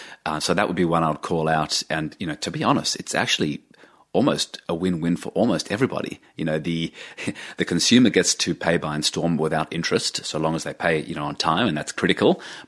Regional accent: Australia; But as an Australian investor, it's not easy to get exposure to large technology companies

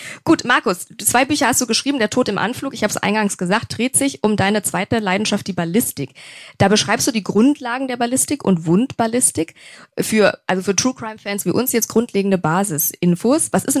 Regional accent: Berlin, Germany; Ich komme aus Berlin

